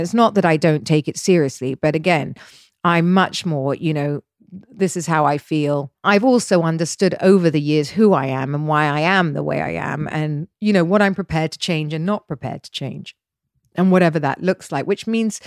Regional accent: United Kingdom; I mean, I'm very British, right? I was in boarding school half my life.

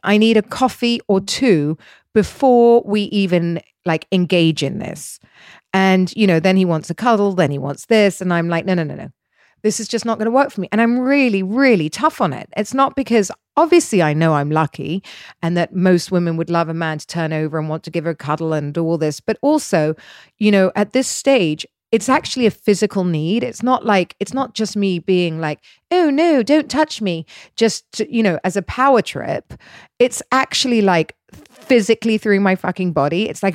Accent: United Kingdom; I mean, I'm very British, right? I was in boarding school half my life.

